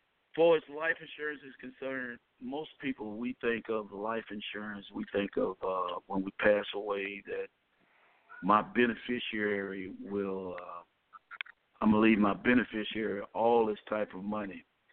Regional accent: Montgomery, Alabama, United States; I'm from Montgomery, Alabama.

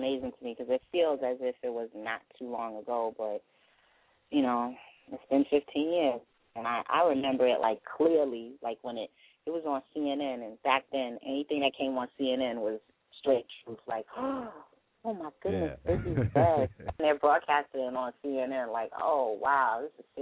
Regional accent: New York, United States; So he reps New York, and we're from New York, so I think it touched us more than it would touch.

